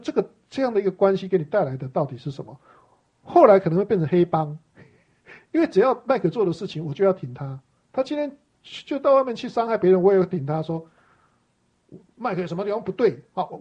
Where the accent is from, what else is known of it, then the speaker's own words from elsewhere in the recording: China; 我们都是中国人，